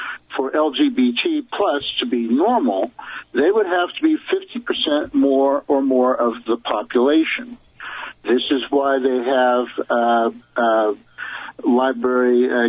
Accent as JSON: {"language": "English", "region": "the South", "country": "United States", "tie": "born or raised there", "said": "However, I grew up in the Jim Crow South, and I can assure you that Jim Crow laws apply to all people, not just black people."}